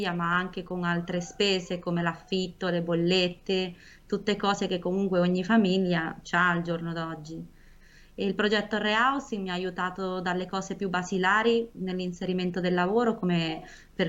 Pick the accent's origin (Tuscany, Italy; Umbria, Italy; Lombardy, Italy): Umbria, Italy; Perugia; io sono straniera, sono cresciuta qua a Perugia insieme alla mia famiglia